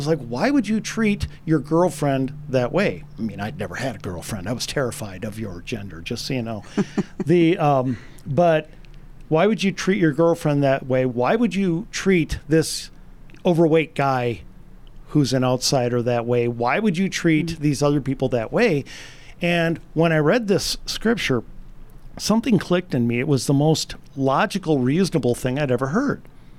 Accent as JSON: {"language": "English", "town": "Stoughton", "region": "Wisconsin", "country": "United States", "tie": "born or raised there", "said": "I grew up in South Wisconsin, a little town called Stoughton, which is just south of Madison."}